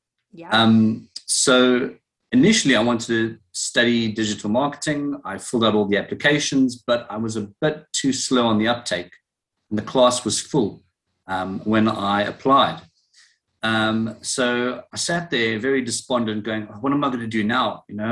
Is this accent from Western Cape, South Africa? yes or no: yes; Cape Town, Western Cape, South Africa; now in London, United Kingdom; I'm in from London, England, although my accent doesn't sound very, very British. So originally I'm from Cape Town, South Africa, but been in England for a while.